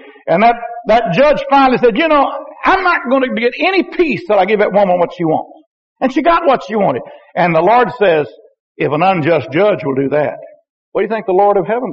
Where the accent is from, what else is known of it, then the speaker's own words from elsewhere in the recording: Texas, United States; And I grew up on a river. I was born on the Lampasas River. The farm that we were on was six acres on both sides of the Lampasas River